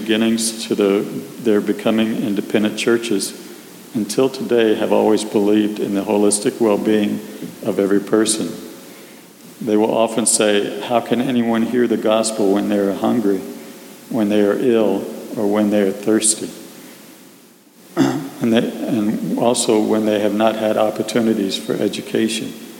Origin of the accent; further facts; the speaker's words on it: Central Africa, DR Congo; because of the decisions my parents made to go and serve in Congo, I grew up in Central Africa.